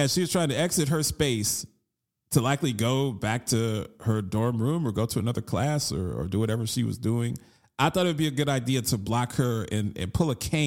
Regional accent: Columbus, Ohio, United States; one of my best friends growing up in Columbus, Ohio

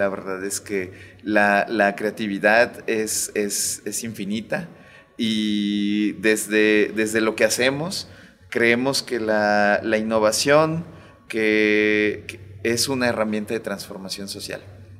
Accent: Mexico; esta cultura, esta tradición que desde hace cientos de años en nuestro territorio forma parte de nuestra identidad cultural como personas mexicanas.

